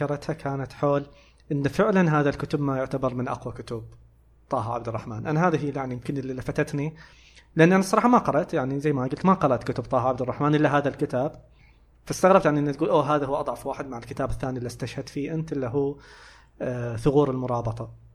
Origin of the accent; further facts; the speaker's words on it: Qatif, Eastern Province, Saudi Arabia; انا اتكلم لهجه بيضاء بس يبين انا قطيفي